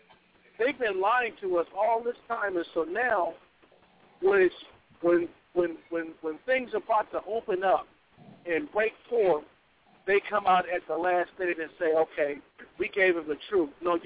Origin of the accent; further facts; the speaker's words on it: Pasadena, California, United States; Now, I'm from Pasadena, California, where they made the the thing that went to Mars, right?